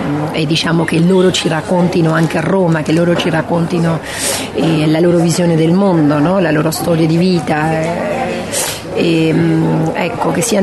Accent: Argentina; Italian is a second language; Come io sono argentina, avevo un'amica di Ecuador

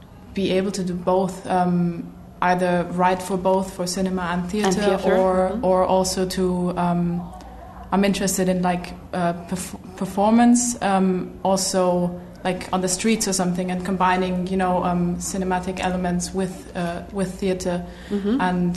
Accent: Vienna, Austria; As I'm from Vienna, which is the capital of Austria

